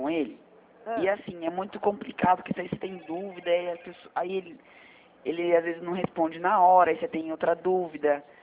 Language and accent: Portuguese; Presidente Prudente, São Paulo, Brazil; É que eu sou de Prudente